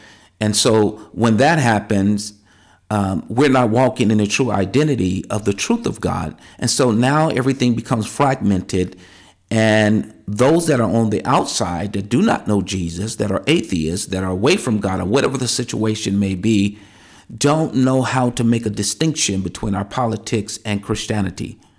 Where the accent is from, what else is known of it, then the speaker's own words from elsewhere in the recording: California, United States; I come from California. I was raised in a multicultural environment, raised in a multicultural church.